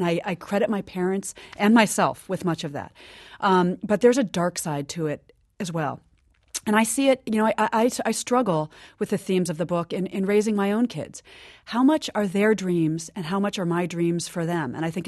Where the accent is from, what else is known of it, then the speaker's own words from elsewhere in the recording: United States; even though I'm not Chinese and I am thoroughly American, going back lots of generations.